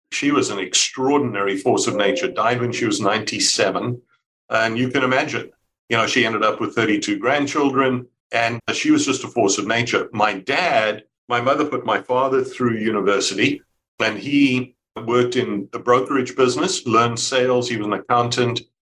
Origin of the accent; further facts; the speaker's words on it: South Africa; now in United States; Yes, born and raised in South Africa, Don.